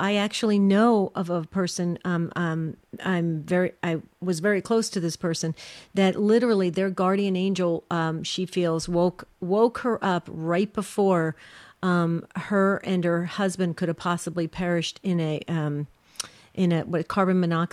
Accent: West Caldwell, New Jersey, United States; Oh, wow. I'm from West Caldwell.

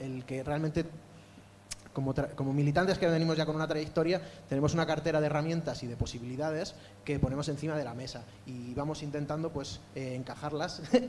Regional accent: Castile, Spain; yo creo que como castellano que me siento, pues reivindicar dos derechos fundamentales para Castilla

